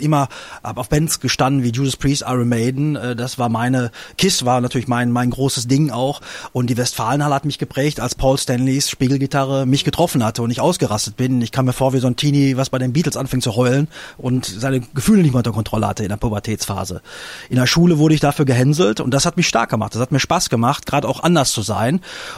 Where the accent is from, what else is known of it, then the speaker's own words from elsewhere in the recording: North Rhine-Westphalia, Germany; Ich meine, wir sind im Ruhrgebiet groß geworden.